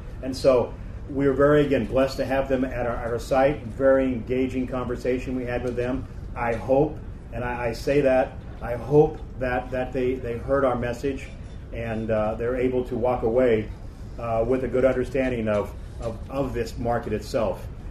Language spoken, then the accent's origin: English; Kansas, United States; First of all, I want to thank you all for coming to Kansas. I am from Kansas, and I only have one other representative up here.